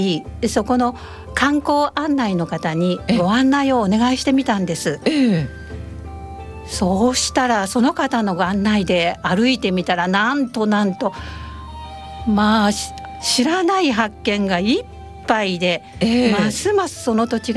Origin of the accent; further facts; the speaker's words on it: Aichi, Japan; 生まれも育ちも三河で、生粋の三河小娘の私、